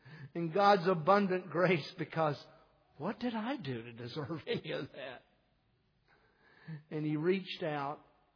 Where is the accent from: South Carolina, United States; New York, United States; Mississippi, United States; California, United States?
South Carolina, United States; I grew up in South Carolina and I never once saw my parents ever go to church one time in my life.